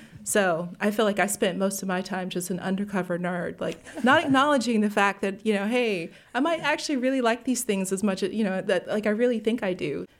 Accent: Hendersonville, Tennessee, United States; I'm from Nashville, from actually Hendersonville. And it was a, you know, bed and breakfast suburb.

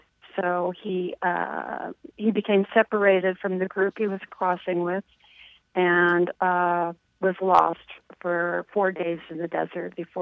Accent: Chicago, Illinois, United States; I grew up in Chicago in the 40s, the 1940s. It was probably one of the most segregated and racist cities in the country.

